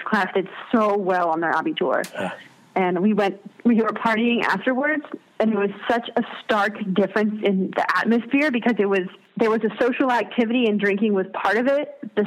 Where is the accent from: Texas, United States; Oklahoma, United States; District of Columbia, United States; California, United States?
Texas, United States; And then it is very much about the fact that I'm American.